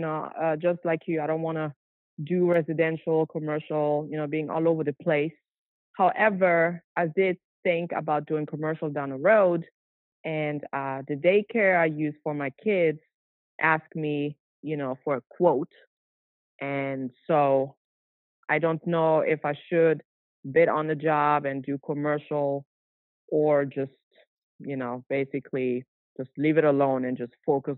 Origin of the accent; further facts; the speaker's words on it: Germany; also born or lived in Hawaii; now in Ohio, United States; I grew up in Germany and I moved to Hawaii with the army in 2010, I think. I had a maid service there for 3 years. And after a tour, we basically moved back to Ohio.